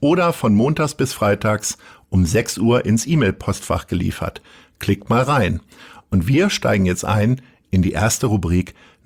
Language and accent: German; Hanover, Lower Saxony, Germany; ich komme aus Hannover, da verkleidet man sich nicht